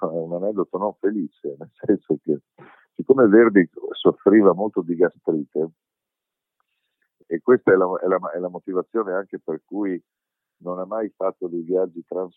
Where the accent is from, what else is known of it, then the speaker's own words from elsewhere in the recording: Veneto, Italy; mia madre mi accompagnava all'Arena di Verona, perché abitavo da quelle parti, a vedere le opere fin da piccolo.